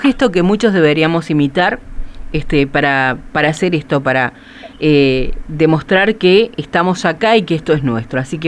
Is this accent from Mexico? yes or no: no; Argentina; cuando hay una cosa que a veces los argentinos decimos